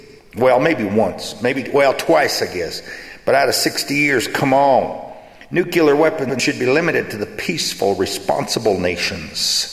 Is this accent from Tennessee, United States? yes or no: no; Texas, United States; because I was raised in Texas, a state not quite half as big as your country, but with a lot more cattle.